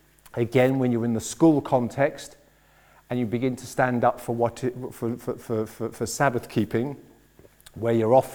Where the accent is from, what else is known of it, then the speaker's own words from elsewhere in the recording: Oxford, South East England, United Kingdom; Where I grew up in Oxford was a lovely place to grow because it was a thinking community.